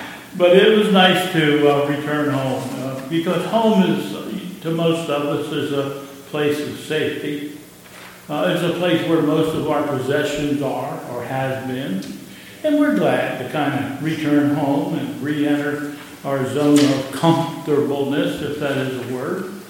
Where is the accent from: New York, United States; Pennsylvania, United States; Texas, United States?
Pennsylvania, United States; It's interesting, I grew up in Pennsylvania.